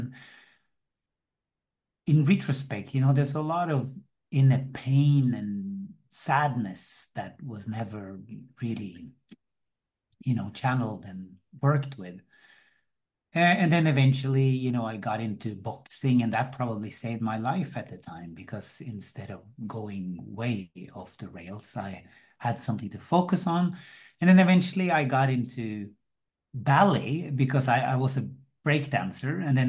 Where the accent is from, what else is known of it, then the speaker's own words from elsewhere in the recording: Oslo, Norway; I grew up in Oslo, and then basically I lived a basically simple life.